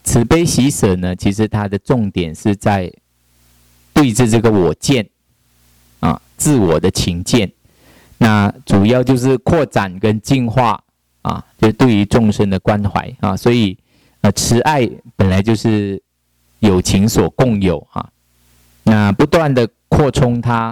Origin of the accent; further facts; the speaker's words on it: Taiwan; 那中文班都是我们台湾人啊大陆人嘛